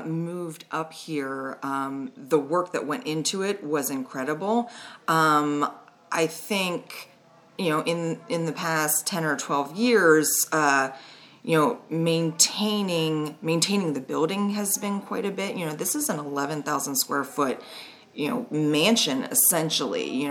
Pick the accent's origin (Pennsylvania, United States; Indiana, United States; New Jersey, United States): Pennsylvania, United States; Tyrone; now in Milton, United States; I'm from Tyrone, which is in between State College and Altoona. And I moved here, it's been about 3 years.